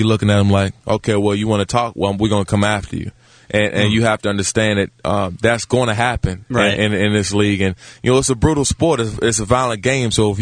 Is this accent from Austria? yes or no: no; Maryland, United States; now in San Diego, United States; I love San Diego. I'm from Maryland, born and raised, but I love the West Coast.